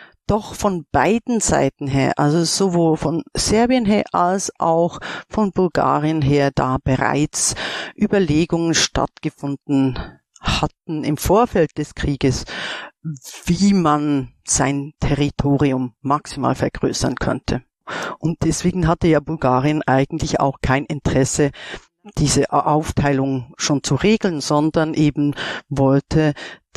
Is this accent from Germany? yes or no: no; Switzerland; wie man hört, ich komme aus der Schweiz.